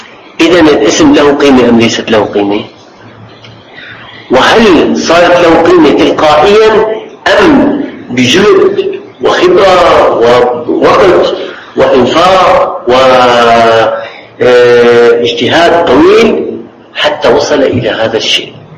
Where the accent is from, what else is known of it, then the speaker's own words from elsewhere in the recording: Damascus, Damascus Governorate, Syria; عندنا في سوريا في دمشق